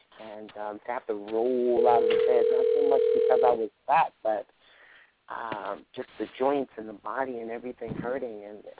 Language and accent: English; New York, United States; also born or lived in Chicago; I was born and raised here in New York, although I have moved quite a bit and was in Chicago for a stint of time, about maybe 6 years.